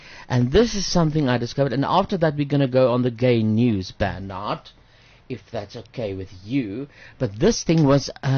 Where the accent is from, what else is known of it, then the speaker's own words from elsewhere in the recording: Pretoria, Gauteng, South Africa; born there; I was born in Pretoria, eh? Oh, they're my people. They are my people.